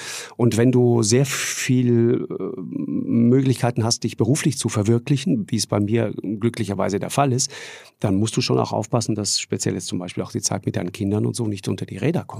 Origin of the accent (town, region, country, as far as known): Tyrol, Austria